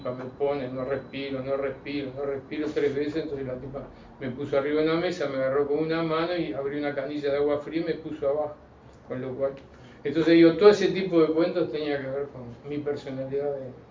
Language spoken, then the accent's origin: Spanish; Montevideo, Uruguay; nací en Montevideo el 22 de septiembre de 1946.